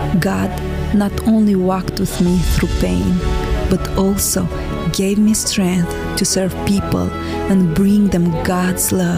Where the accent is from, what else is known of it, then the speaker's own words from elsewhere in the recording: Western Ukraine, Ukraine; I come from Western Ukraine.